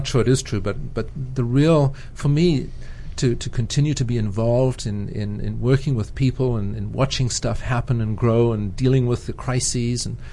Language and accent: English; Zimbabwe; moved away as an adult; now in United States; I grew up in Rhodesia, now known as Zimbabwe.